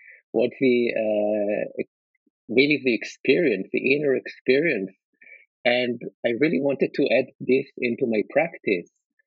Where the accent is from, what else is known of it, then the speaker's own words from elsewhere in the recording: Jerusalem, Jerusalem District, Israel; although I grew up in Jerusalem, and it's like not a small town. It was back then like 500,000 people there